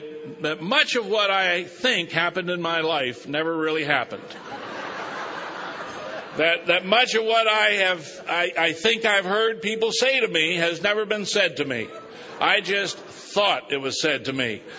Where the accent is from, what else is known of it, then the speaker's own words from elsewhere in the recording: Hagerstown, Maryland, United States; I went back to my hometown of Hagerstown to practice law.